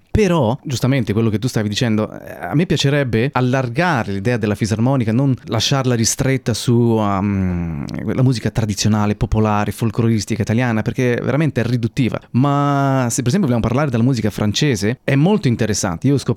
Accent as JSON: {"language": "Italian", "town": "Loreto", "region": "Marche", "country": "Italy", "said": "Io vengo da Loreto, è una piccola cittadina in provincia di Ancona"}